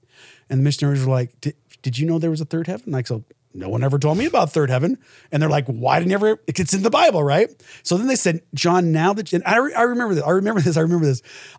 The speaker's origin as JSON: {"language": "English", "town": "Las Vegas", "region": "Nevada", "country": "United States", "tie": "born or raised there", "also_born_or_lived": "Tennessee", "said": "Las Vegas. I was born in Tennessee, but mostly Las Vegas, Nevada."}